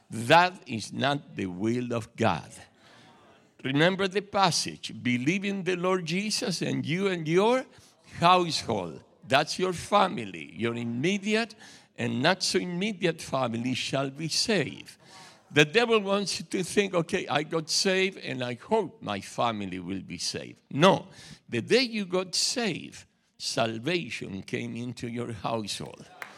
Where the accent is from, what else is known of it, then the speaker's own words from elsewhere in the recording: Argentina; born there; English is a second language; moved away; It's my accent. I was born in Argentina, my wife and I.